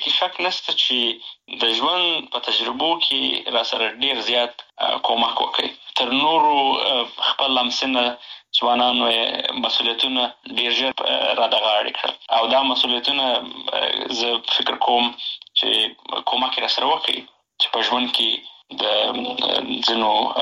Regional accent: Helmand, Afghanistan; also born or lived in Bagram / Pakistan / Kandahar / Nangarhar; د هغې نه وروسته بیا بېرته راغلي یو په هلمند کې. نو خاپوړي مې په هلمند کې کړي دي.

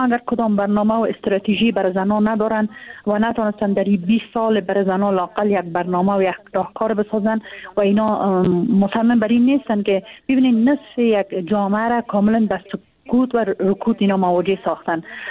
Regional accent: Afghanistan; ما از افغانستان هستیم، افغان هستیم،

